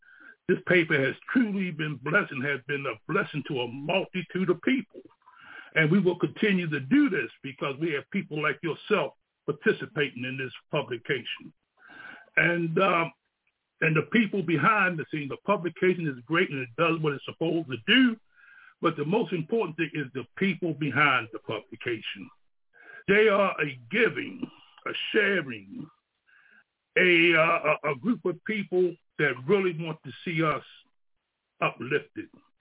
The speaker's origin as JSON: {"language": "English", "town": "Baltimore", "region": "Maryland", "country": "United States", "said": "Because I'm from the Baltimore area, and we're having this major issue here with one of our queens"}